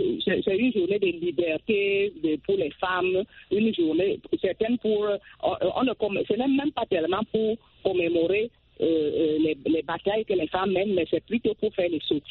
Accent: Mali

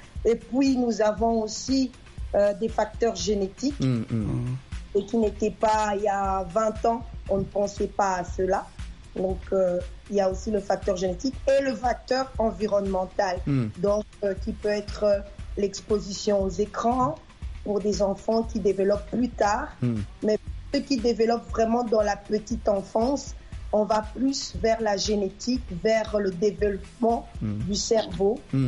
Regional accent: DR Congo; les clichés qu'on a chez nous au Congo

